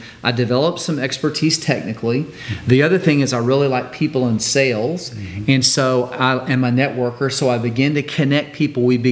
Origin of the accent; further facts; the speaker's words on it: Texas, United States; I like saying niche, but it's because I'm from Texas.